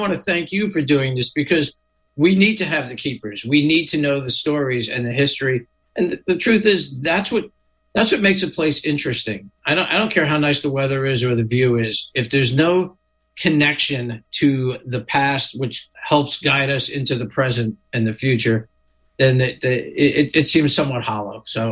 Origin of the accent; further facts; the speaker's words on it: East Coast, United States; now in Chico, United States; growing up on the East Coast, you just think, oh, yeah, it goes way back to Peter Stuyvesant.